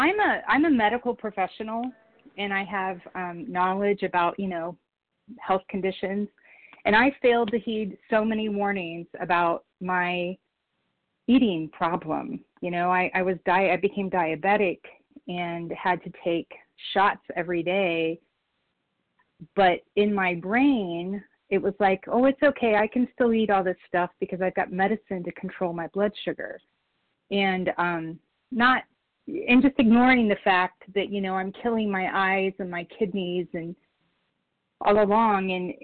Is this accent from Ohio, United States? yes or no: yes; Ohio, United States; I'm from Ohio.